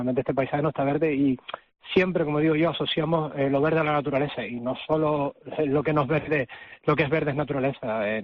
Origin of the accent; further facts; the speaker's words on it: Tenerife, Canary Islands, Spain; sobre todo los que somos de Tenerife, de cuando subimos al Teide